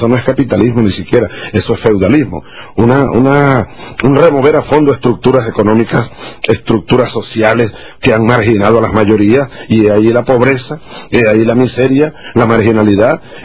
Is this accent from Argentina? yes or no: no; Venezuela; yo soy venezolano, no vengo aquí a meterme en las cosas internas.